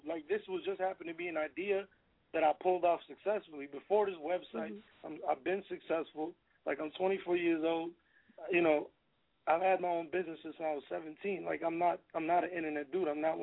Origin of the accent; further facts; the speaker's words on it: Georgia, United States; I'm from Clay County, Georgia